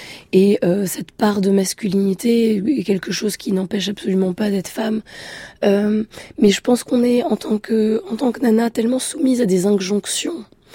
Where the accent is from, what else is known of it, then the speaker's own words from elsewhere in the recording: France; moi, je vais en sortir parce que je suis écrivain et aussi parce que je suis française